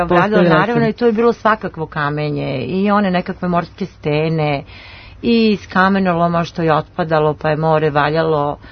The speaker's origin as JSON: {"language": "Serbian", "town": "Kragujevac", "region": "Šumadija and Western Serbia", "country": "Serbia", "tie": "born or raised there", "said": "To jeste povratak u moj rodni grad. Ja sam tamo završila gimnaziju i sve što sam do sada radila, ja sam nekako imala potrebu da pokažem Kragujevčanima"}